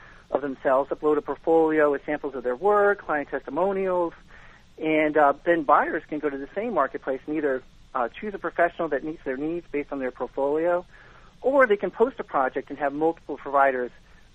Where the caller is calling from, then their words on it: Florida, United States; I'm calling from sunny South Florida.